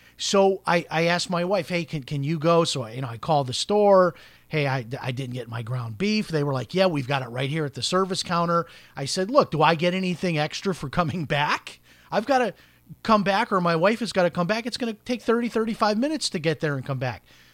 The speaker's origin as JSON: {"language": "English", "town": "Chicago", "region": "Illinois", "country": "United States", "tie": "born or raised there", "said": "Now, this when I grew up in Chicago, we used to have, you would get these big brown grocery bags."}